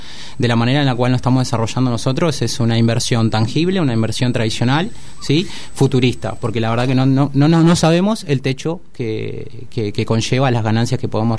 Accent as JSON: {"language": "Spanish", "town": "San Vicente", "region": "Buenos Aires Province", "country": "Argentina", "said": "De, bueno, zona sur, San Vicente, vengo viajando."}